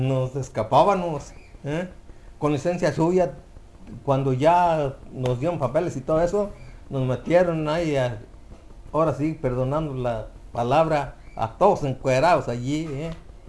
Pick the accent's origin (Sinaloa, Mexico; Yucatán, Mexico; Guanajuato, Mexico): Guanajuato, Mexico; Silao; Yo soy de Silao, Guanajuato, y donde nos contratamos fue en Irapuato, Guanajuato. Está a 45 minutos, yo creo, de mi pueblo allí a Irapuato.